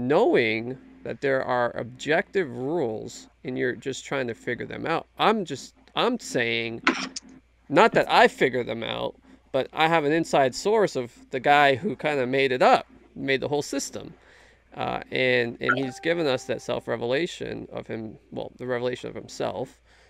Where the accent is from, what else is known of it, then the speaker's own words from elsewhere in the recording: Canada; I'm from Canada. We just play hockey.